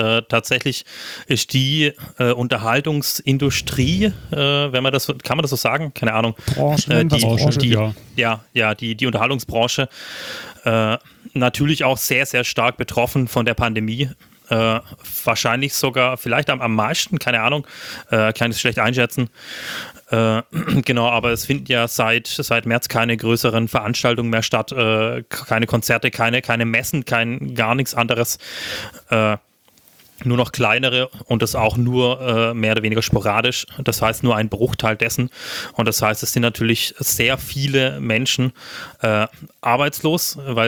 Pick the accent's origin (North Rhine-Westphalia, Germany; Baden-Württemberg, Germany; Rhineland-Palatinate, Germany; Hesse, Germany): Baden-Württemberg, Germany; Grafenberg; Ein sehr angenehmer, bodenständiger Tropfen aus natürlich meinem Heimatdorf.